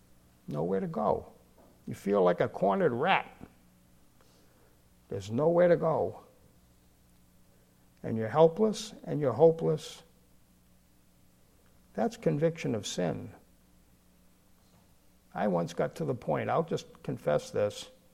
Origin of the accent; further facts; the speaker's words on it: Missouri, United States; I'm from Missouri. Show me. The show me state.